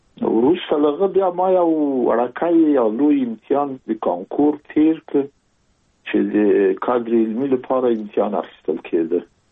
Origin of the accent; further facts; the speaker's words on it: Kabul, Afghanistan; زه زېږېدلی په کابل کې یم. د کابل په چارګي کې ګزارګاه پله ته ورڅېرمه، یو کلی د شکلا خان کلا، هلته زه زېږېدلی یم.